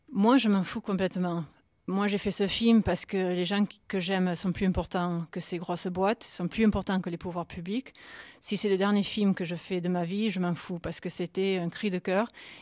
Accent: Canada; moved away; moi je suis canadienne et je suis tellement déçue par mon gouvernement

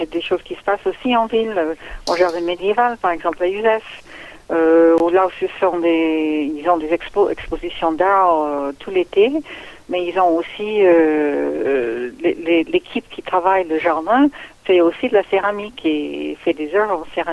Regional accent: Canada; now in France; vous entendez bien mon accent, je suis pas d'ici, même si je suis d'ici, je suis canadienne d'origine, mais j'habite ici depuis 74, donc ça fait quand même un petit moment. Ici, pour moi, c'est pas le Languedoc-Roussillon, mais c'est tout près, c'est dans le sud de l'Ardèche.

